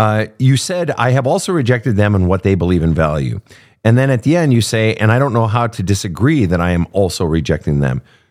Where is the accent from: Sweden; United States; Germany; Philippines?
Sweden; my home country, my people, Sweden